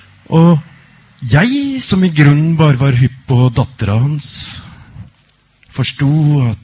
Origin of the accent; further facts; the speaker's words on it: Oslo, Norway; den gamle prosten på Stovner der jeg vokste opp.